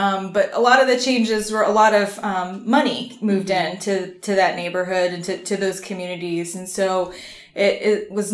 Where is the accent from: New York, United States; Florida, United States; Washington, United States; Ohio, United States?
Florida, United States; I grew up in Northern Pinellas County. It was horse farms and orange groves still when I was very little.